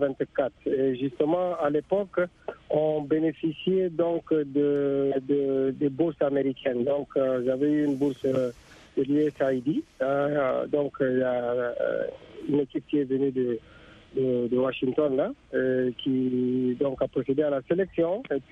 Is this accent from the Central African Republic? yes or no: yes; Bangui, Central African Republic; born there; also born or lived in Bambari; Moi, je suis centrafricain. Je suis né à Bangui, la capitale de la RCA.